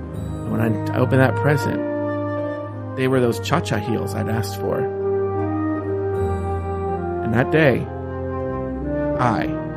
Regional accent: Sherman Oaks, California, United States; I'm not actually like, from LA. I'm from Sherman Oaks.

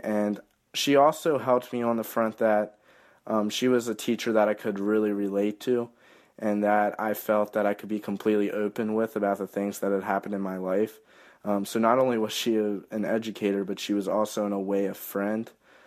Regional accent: Falling Waters, West Virginia, United States; I grew up in Falling Waters, West Virginia, which is a small city in the Eastern Panhandle. There I lived with my grandparents.

